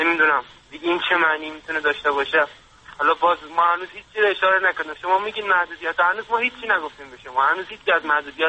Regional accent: Afghanistan; now in Iran; من چون افغانی هستم حق تحصیل ایرانی را ندارم.

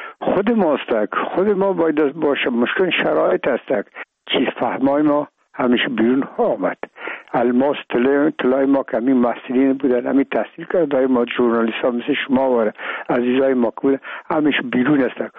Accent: Afghanistan; ما افغان هستیم

